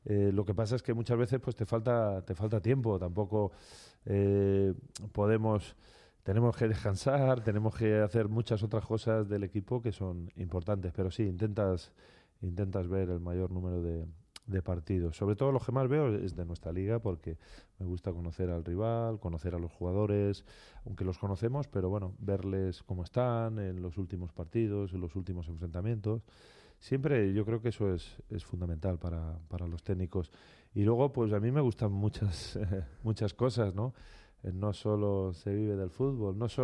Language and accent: Spanish; Alicante, Valencian Community, Spain; bueno, pues yo soy de Alicante y me encanta el mar, me encanta pasear por la playa